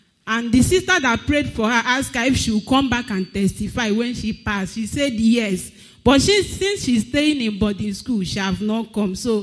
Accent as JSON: {"language": "English", "town": "Cotonou", "region": "Littoral", "country": "Benin", "said": "I came from Cotonou."}